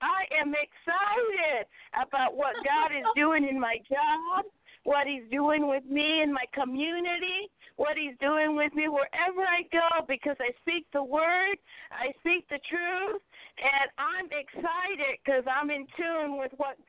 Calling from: Ohio, United States; from Ohio

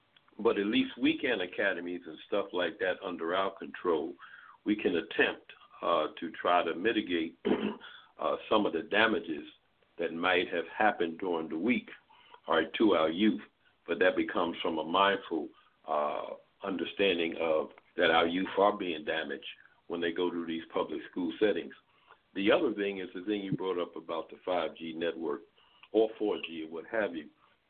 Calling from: Baltimore, Maryland, United States; I'm calling from Baltimore, Maryland.

